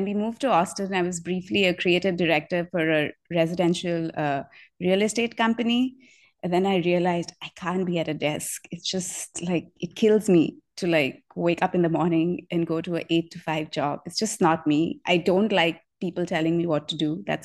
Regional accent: India; growing up, born and brought up in India

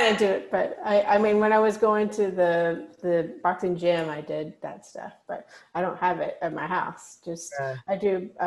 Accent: Texas, United States; Well, growing up in Texas, I ate a lot of Tex-Mex food.

